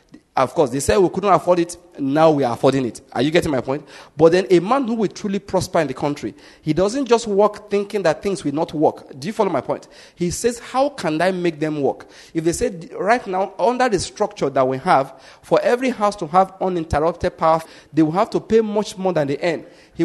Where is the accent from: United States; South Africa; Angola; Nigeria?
Nigeria; As a Nigerian today, I know for sure that God already has an effective plan that will make power uninterrupted for us.